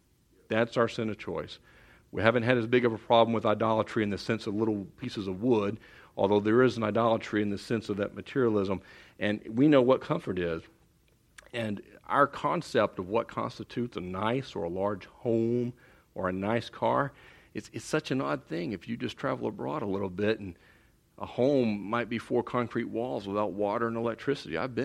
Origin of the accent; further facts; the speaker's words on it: Texas, United States; Again, we're from Texas.